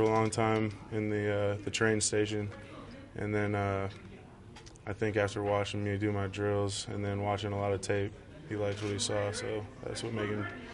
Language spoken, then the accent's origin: English; Montana, United States; also born or lived in San Francisco; I was born in San Francisco. We moved around a lot to different teams, and then Montana is where I grew up, so I consider Montana my home.